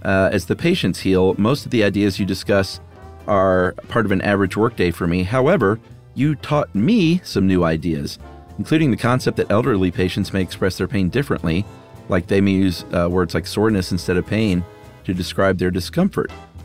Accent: Michigan, United States; Hey, guys … I'm a physician from Michigan who's been listening for many years.

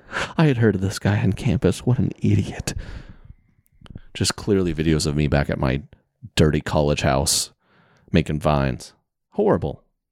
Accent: the South, United States; I'm from the South, right?

